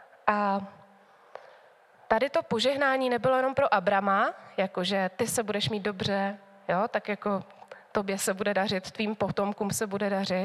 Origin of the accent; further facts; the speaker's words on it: Lysá nad Labem, Central Bohemian Region, Czechia; moved away as an adult; also born or lived in Sacká; Pocházím z Polabí z Lise nad Labem, ale vlastně než jsem letěla do Afriky, tak jsem 14,5 let žila v Sacké.